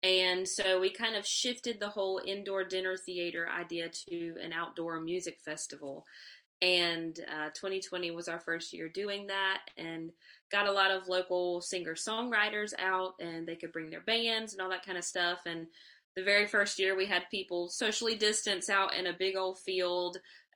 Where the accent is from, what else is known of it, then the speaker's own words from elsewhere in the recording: North Carolina, United States; a dinner theater that I started in my hometown here in North Carolina.